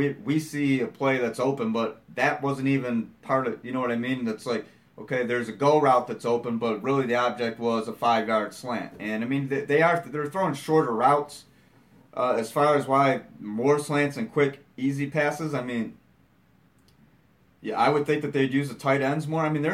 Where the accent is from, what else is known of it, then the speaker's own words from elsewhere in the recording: Flint, Michigan, United States; Like, growing up in Flint, it was cool because there was all kinds of, Andre Rison, Courtney Hawkins.